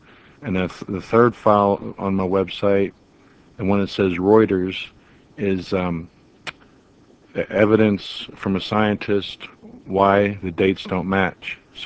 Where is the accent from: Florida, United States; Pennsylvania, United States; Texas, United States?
Pennsylvania, United States; Pittsburgh; born there; No, I was born in Pittsburgh. I moved out to Silicon Valley because I studied electronics, and then my rent got too high, so I moved.